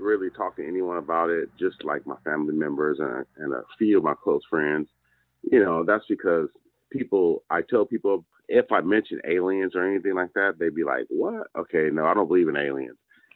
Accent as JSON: {"language": "English", "town": "Anchorage", "region": "Alaska", "country": "United States", "tie": "born there", "said": "I was born in Anchorage, Alaska, and, you know, I was born on Elmerdorf Base. And I moved from there when I was about 2.5 or 3."}